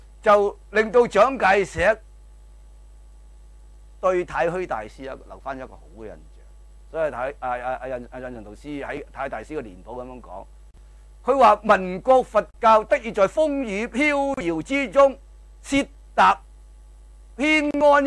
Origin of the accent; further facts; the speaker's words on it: China; 即係我哋中國人最興講啦，生活都係禪啊嘛，